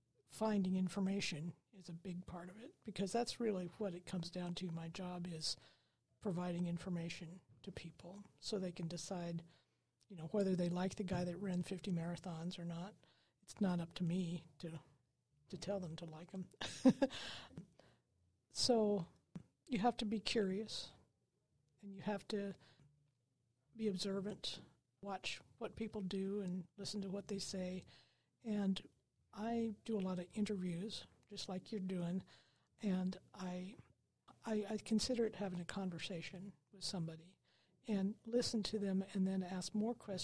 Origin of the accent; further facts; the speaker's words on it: Reedsport, Oregon, United States; the woman who was the editor of the local paper in my hometown of Reedsport was very kind and worked with me